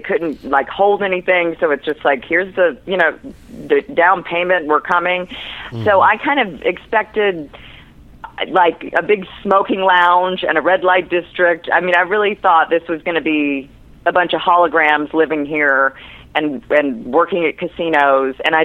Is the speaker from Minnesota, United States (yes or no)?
no; Florida, United States; also born or lived in Atlanta; So I grew up in Florida, and then right after college, lived there for 12 years, completely by accident.